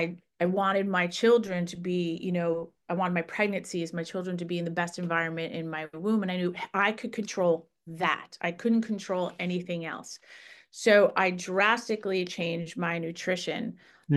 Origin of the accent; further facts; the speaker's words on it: Long Island, New York, United States; moved away as an adult; My journey, it just started out as a typical, you know, child growing up in Long Island, New York.